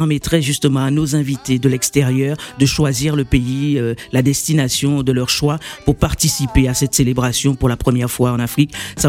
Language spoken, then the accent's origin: French; Guadeloupe, France; je suis originaire de la Guadeloupe.